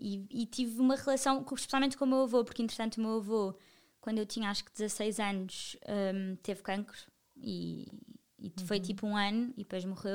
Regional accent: Cascais, Lisbon, Portugal; nós somos de Cascais

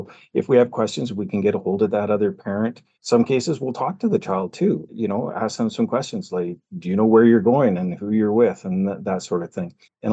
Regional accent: Western Canada, Canada; Born and raised in Western Canada here, outdoors all the way. Lots of camping.

